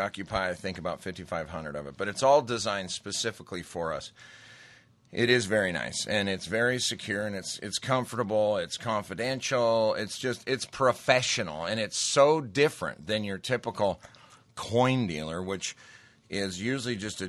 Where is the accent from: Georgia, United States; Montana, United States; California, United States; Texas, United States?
Montana, United States; But I grew up in Montana. You get in a fight? I got in too many fights, right? It's just the culture there.